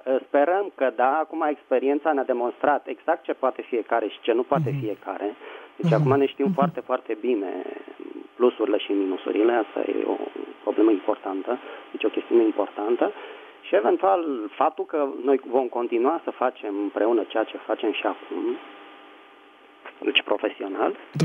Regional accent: Bucharest, Romania; din București

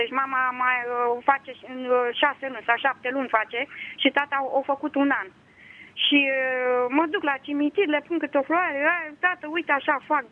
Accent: Motru, Gorj County, Romania; Și au crescut-o acolo, în Oltenia, la Mutru, și au crescut-o mare, au dat-o la școală, la facultate și atât, că s-au măritat cum era pe vremuri mai repede, mai devreme, și m-au crescut lângă ei acolo.

